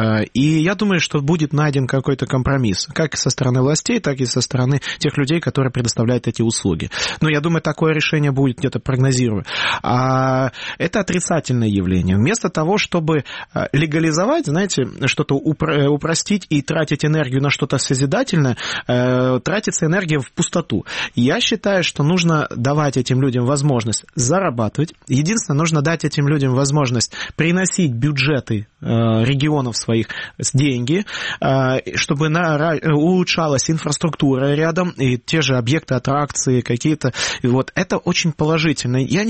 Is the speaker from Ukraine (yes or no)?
yes; Ukraine; вот я не мог сказать, что я украинец